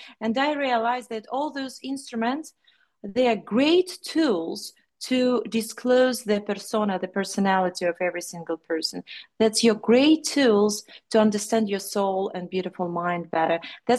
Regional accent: Ukraine; English is a second language; also born or lived in United Kingdom; So I was born in Ukraine, raised up also, and since 30 years old, actually, I've been between Great Britain, United Kingdom, and Ukraine

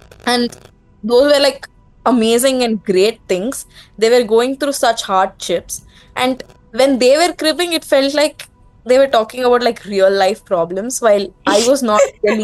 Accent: South India, India; I am from South India.

